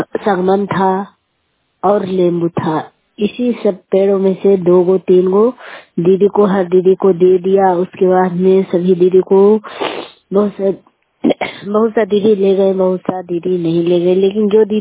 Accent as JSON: {"language": "Hindi", "country": "India", "said": "घर डावर है, मैं सड़क पंचायत से हूँ, नारीगंज प्रखंड है।"}